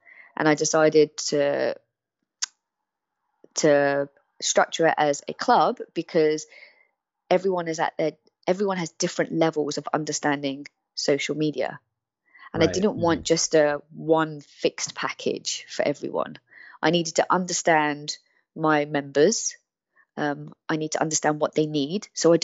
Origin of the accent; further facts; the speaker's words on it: China; From my accent, you won't know, but I'm Chinese, and my parents were very focused on me doing academia, which I did.